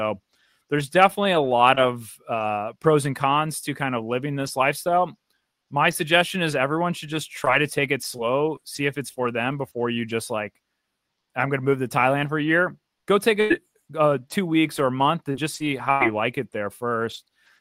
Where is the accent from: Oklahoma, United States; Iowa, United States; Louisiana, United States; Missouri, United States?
Missouri, United States; Wildwood; I'm from Wildwood, Missouri, so I really traveled a lot.